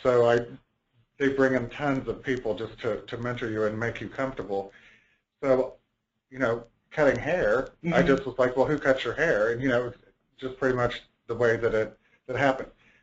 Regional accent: United States; just, you know, being American, I thought just like anywhere else

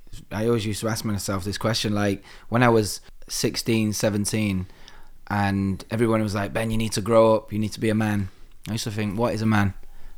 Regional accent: Salford, North West England, United Kingdom; I used to live in Salford. Like, I grew up in Low Broughton in Salford on Low Broughton Road.

